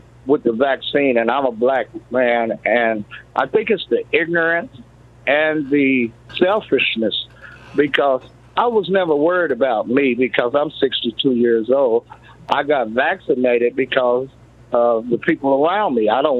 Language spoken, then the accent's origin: English; United States; And us as American people have to figure out.